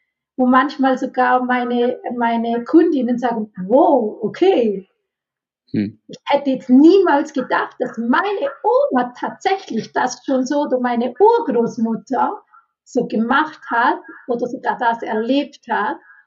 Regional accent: Italy; ich als Italienerin

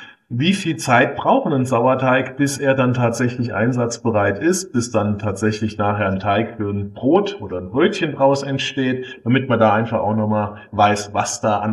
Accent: Saarland, Germany; Und das sage ich ja auch als Saarländer, wenn ich hierher gondel.

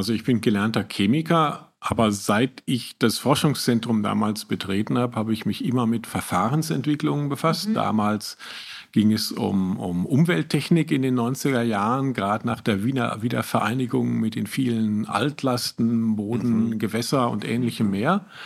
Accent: North Rhine-Westphalia, Germany; born there; ich komme gebürtig aus dem Münsterland und habe dann dort studiert.

